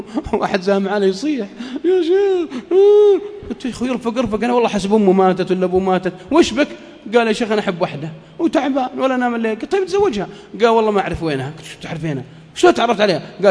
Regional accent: Saudi Arabia; اللي يسمونها فياقرا عندنا في السعودية

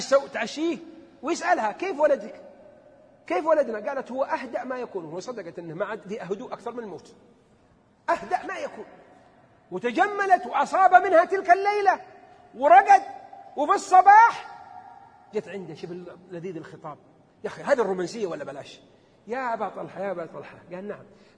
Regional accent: Abha, Asir, Saudi Arabia; هذه أحسن شيء عندنا في أبها لأن ما عندنا إلا ألف أكثر حاجة

